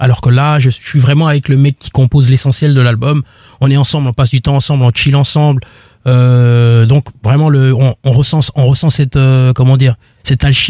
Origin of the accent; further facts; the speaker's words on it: Libreville, Estuaire, Gabon; Libreville, Gabon.